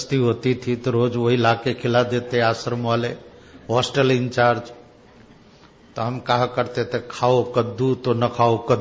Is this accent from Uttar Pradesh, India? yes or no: no; Gujarat, India; बोलते हैं ना हम लोग गुजराती लोग, भोपला बोलते हो